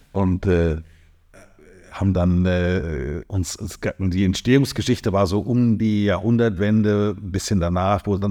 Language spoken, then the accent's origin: German; Bavaria, Germany; born there; accent: Franconian; also born or lived in Palatinate; now in Hamburg, Germany; Ich bin gebürtiger Franke, habe in der Pfalz studiert und bin, jetzt muss ich, meine Kinder sind 37 und dann ein Jahr vorher, also 38 Jahre lebe ich schon in Hamburg.